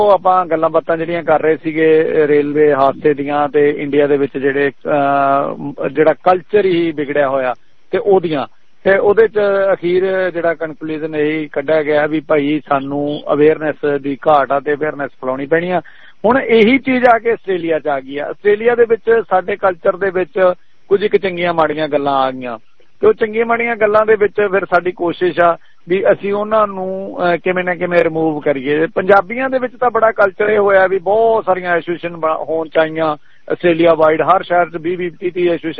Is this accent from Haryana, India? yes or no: yes; Haryana, India; ਮੇਰਾ ਵੀ ਜਿਹੜਾ ਪਿਛੋਕੜ ਹਰਿਆਣੇ ਦਾ ਵਾਲਾ, ਤੇ ਮੈਂ ਕਹਿ ਦਿੰਦਾ ਵੀ ਅਸੀਂ ਪੰਜਾਬੀ ਜ਼ਰੂਰ ਹਾਂ ਪਰ ਅਸੀਂ ਹਰਿਆਣੇ ਦੇ ਹਾਂ